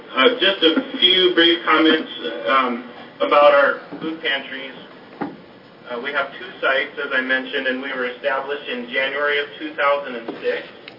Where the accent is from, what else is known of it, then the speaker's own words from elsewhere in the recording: Minnesota, United States; I grew up in Minnesota, a son of a farmer, and so food security was never an issue that was in front of me. And so when I came to Eastern Oregon and began my professional life